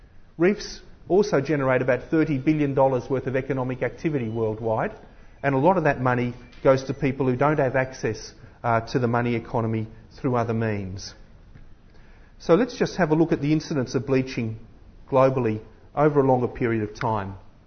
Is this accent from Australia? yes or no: yes; Australia; And as an Australian, I must say I've been watching for the last 5 or 6 years